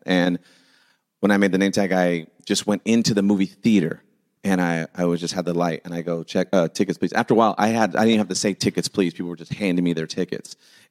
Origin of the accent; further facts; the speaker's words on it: Sacramento, California, United States; I grew up in Sacramento, California.